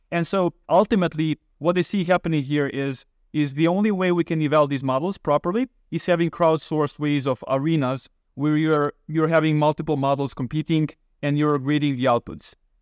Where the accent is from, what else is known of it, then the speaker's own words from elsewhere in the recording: Serbia; So that's where I'm from. I'm from Serbia originally, and I'm currently in Belgrade. Actually, that's the capital of Serbia.